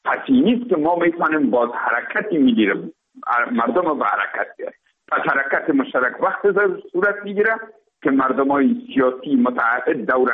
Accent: Afghanistan; ما افغان هستیم

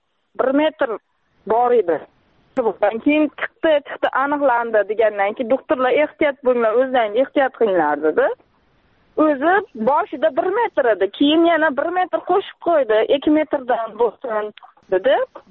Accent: Rishton, Fergana Region, Uzbekistan; born there; now in Nurafshon, Uzbekistan; Farg'ona viloyati, Rishton tumanida tug'ilganman. 2 farzandim bor. Hozir Nuravshonda kvartirada turibman onam bilan.

